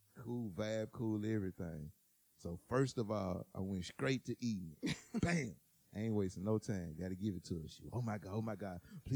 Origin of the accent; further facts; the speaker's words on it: Memphis, Tennessee, United States; First of all, I'm from South Memphis.